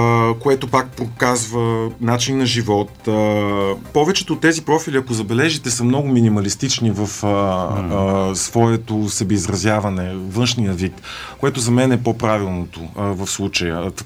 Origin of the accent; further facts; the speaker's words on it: Kyustendil, Kyustendil Province, Bulgaria; Аз съм от Юстендил.